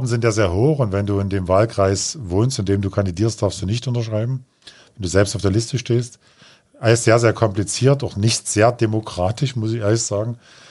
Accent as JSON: {"language": "German", "town": "Dresden", "region": "Saxony", "country": "Germany", "tie": "born or raised there", "said": "Dresden ist meine Heimat, hier bin ich geboren, aber Sachsen ganz genauso"}